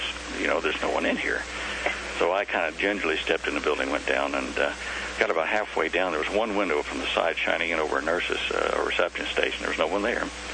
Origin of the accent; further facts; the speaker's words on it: Australia; now in United States; Yeah, I hold dual citizenship between the two countries. So what? I'm an Aussie, you say. And a Yank at the same time.